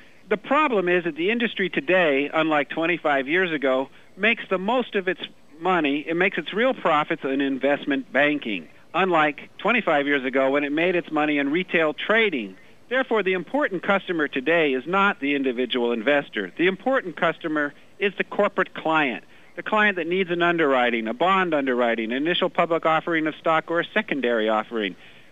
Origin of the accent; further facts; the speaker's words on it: Los Angeles, California, United States; You know, I'm from Los Angeles, and I kind of thought, well, I can barely understand Wall Street.